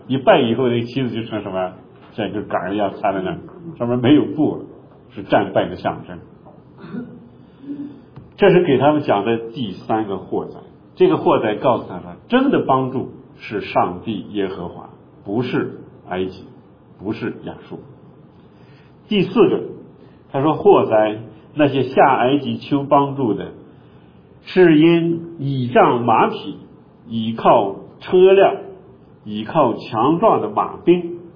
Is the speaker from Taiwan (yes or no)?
no; China; 这个我们中国人很熟悉了，对吧？